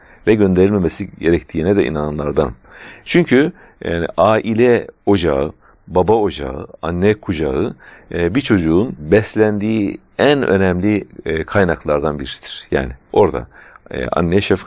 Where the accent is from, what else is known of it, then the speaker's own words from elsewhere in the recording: İzmit, Kocaeli, Turkey; Yani ben İzmitliyim. Yani İzmit'in merkez köyünde doğup büyüdüm. Ama oturduğumuz köyde ilkokul yoktu.